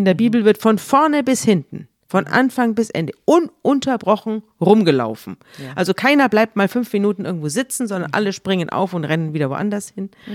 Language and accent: German; Munich, Bavaria, Germany; wir kommen ja beide aus München